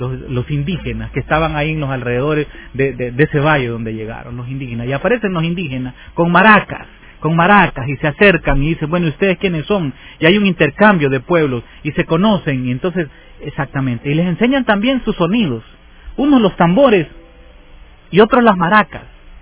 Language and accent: Spanish; El Salvador; Aquí en El Salvador hay una, está queda famosa, es la cumbia la que manda en mi país.